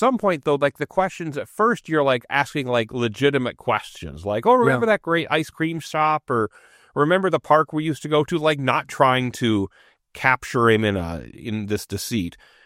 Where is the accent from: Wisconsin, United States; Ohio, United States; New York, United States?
Wisconsin, United States; Eau Claire; That's the city I grew up in.